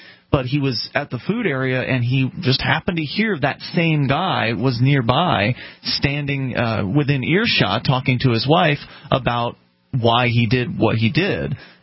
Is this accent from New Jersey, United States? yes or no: no; Keene, New Hampshire, United States; from Keene, blah, blah, blah.